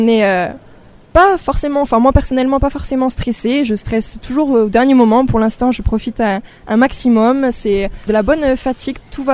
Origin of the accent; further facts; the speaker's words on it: Bergerac, Nouvelle-Aquitaine, France; je suis toujours restée dans mon Périgord qui me tient vraiment à cœur, tout particulièrement Bergerac